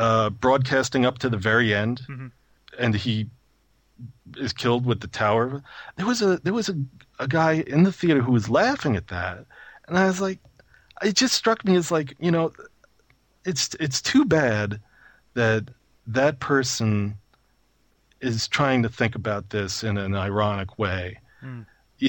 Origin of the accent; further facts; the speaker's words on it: New York, United States; I mean, I am from New York, and so it really did.